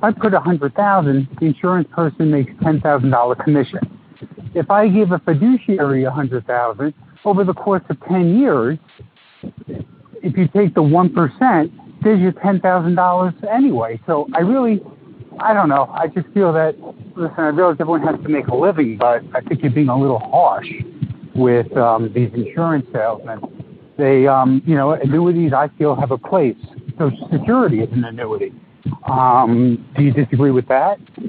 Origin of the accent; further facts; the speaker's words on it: New York, United States; I'm from New York.